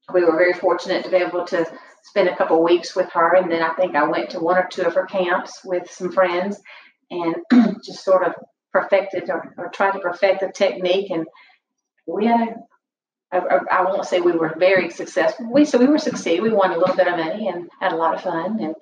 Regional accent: Auburn, Alabama, United States; Well, growing up in Auburn, we didn't have a lot of land to keep horses, but my daddy had a farm in Lafayette, which is about 30 minutes away.

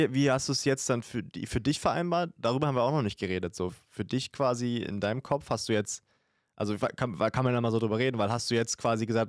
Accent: Brandenburg, Germany; Ich komme ja aus einer sehr, sehr schönen Gegend. Ich komme aus dem Spreewald.

